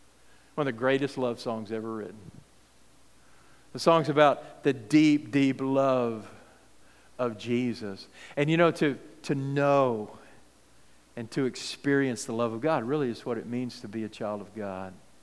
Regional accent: Texas, United States; I'm from West Texas, and the biggest body of water that I'd ever seen until I was 8 years old was a little stock tank

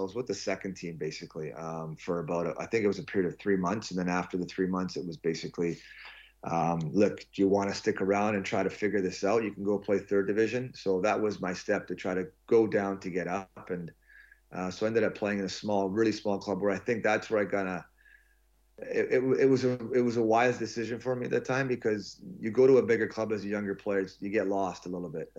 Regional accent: Vancouver, British Columbia, Canada; first language hr; English is a second language; Because I grew up in a Croatian home in Vancouver and my parents spoke, I didn't speak English till I was 6 years old in Canada because I was all in Croatian language.

